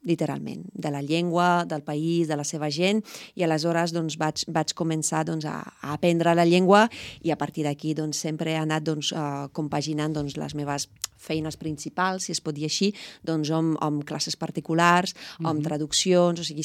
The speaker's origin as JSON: {"language": "Catalan", "country": "France", "second_language": "Catalan", "moved": "as an adult", "lives_now": "Spain", "said": "jo soc francesa, perquè … no sona gaire català, no soc d'aquí, i jo vaig arribar fa uns 19 anys, no sabia res de català"}